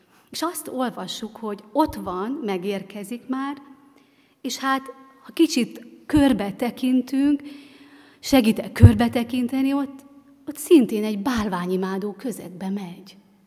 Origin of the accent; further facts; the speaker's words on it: Miskolc, Borsod-Abaúj-Zemplén, Hungary; és ugye mi Miskolcról jöttünk